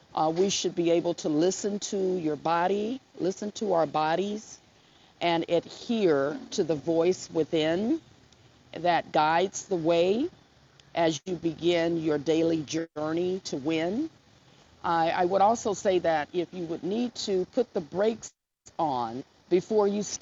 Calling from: Marietta, Georgia, United States; I wanted to say that I'm calling in from Marietta, Georgia.

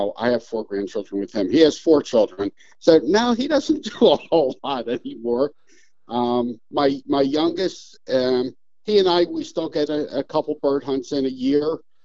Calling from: Harleysville, Pennsylvania, United States; I'm in a town called Harleysville in Pennsylvania.

